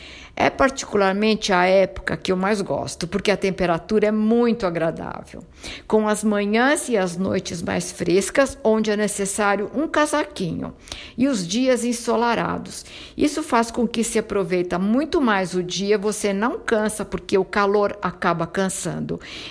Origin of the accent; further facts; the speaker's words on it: Southern Italy, Italy; sou italiana, nasci no sul da Itália.